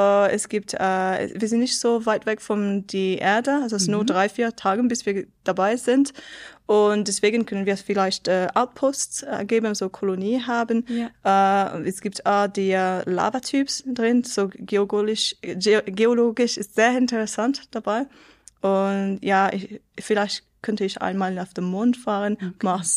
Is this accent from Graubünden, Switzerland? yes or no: no; Yverdon, Vaud, Switzerland; also born or lived in Lausanne / Winterthur / Cambridge, United Kingdom; ich bin in Lausanne geboren, war 14 Jahre in Yverdon, dann 10 Jahre etwa so in Lausanne. Dann war ich in 2 Jahren in Winterthur, in Zedahave für mein Studium. Dann war ich für 4 Jahre in der UK, so Cambridge